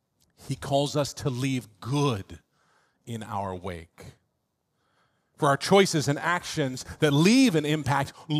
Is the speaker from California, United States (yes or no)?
no; Florida, United States; born there; I was born in South Florida. I should be familiar. I'm not.